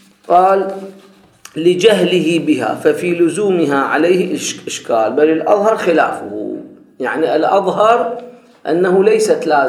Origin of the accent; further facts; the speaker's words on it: Iraq; هذا موجود عندنا بالعراق، متعارف.